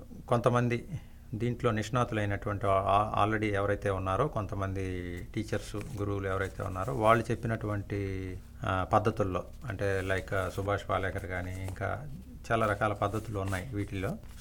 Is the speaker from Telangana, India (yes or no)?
no; Namburu, Andhra Pradesh, India; మాది గుంటూరు జిల్లా పెదకాకాని మండలం నంబూరు గ్రామం.